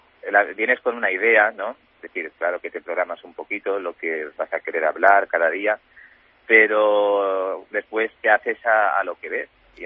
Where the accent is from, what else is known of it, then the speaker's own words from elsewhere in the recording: Valencian Community, Spain; Yo soy de Baiduxó, la provincia de Castellón.